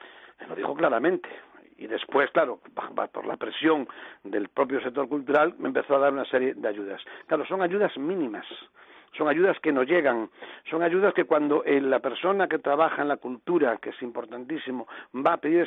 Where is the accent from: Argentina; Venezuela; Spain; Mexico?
Spain; A Coruña, Galicia; los coruñeses somos tan españoles como los de Madrid